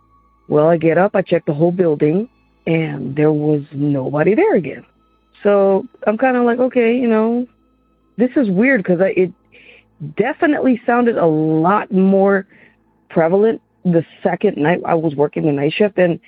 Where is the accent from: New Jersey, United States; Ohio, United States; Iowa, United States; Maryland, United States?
Maryland, United States; Silver Spring; I'm from Maryland, Silver Spring area.